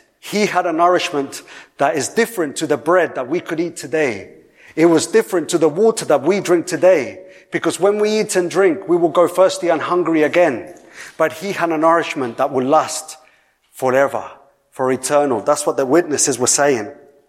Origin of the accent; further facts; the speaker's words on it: Colombia; 3 years ago, I went for the first time back to my home country, Colombia.